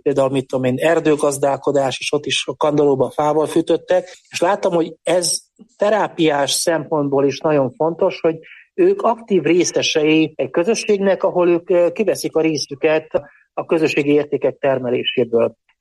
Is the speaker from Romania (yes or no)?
yes; Partium, Romania; Valójában nekem a gyökerek azok Erdélyből indultak. Tehát én egy olyan helyen nőttem fel, ahol a Partiumban, ahol különböző etnikumok együtt éltek, tehát együtt nőttünk fel, rutén, ukrán, orosz, román, cigány, zsidó emberekkel